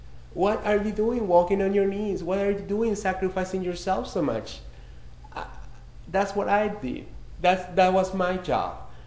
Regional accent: Mexico City, Mexico; As you might have guessed, I'm from Mexico City, or I'm from Mexico

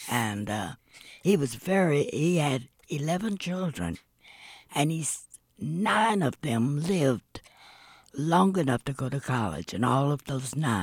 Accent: Georgia, United States; also born or lived in Atlanta / Tuskegee / Ohio; And I'd been from I'd been from Georgia. And I was a little frightened for my children.

